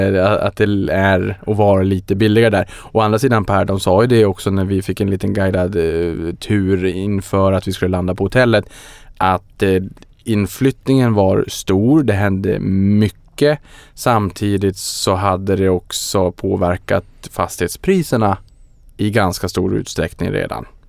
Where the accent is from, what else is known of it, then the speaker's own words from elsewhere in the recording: Boden, Norrbotten County, Sweden; also born or lived in Houston, United States / Austin, United States / New York, United States; Och nu ska man ju komma ihåg att jag kommer från Boden.